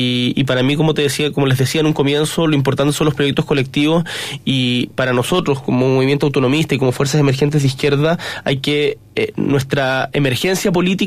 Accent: Punta Arenas, Magallanes, Chile; yo soy de Magallanes, soy nacido y criado en Punta Arenas, y tengo un problema que es existencial, que no soy feliz en Santiago.

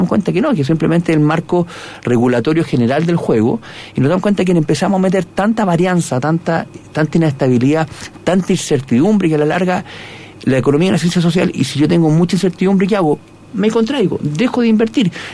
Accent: Valdivia, Los Ríos, Chile; yo soy de Valdivia

